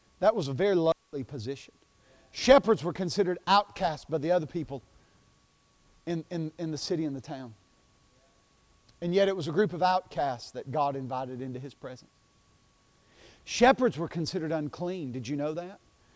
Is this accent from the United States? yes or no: yes; Knoxville, Tennessee, United States; an unclean, common kid growing up in Carnes, right in Knoxville, Tennessee.